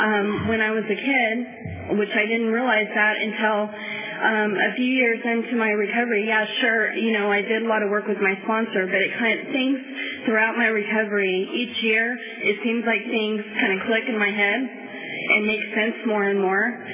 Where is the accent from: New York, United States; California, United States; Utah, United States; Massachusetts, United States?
California, United States; San Jose; now in Visalia, United States; When I say my mom, I'm talking about my mom, where I grew up in San Jose.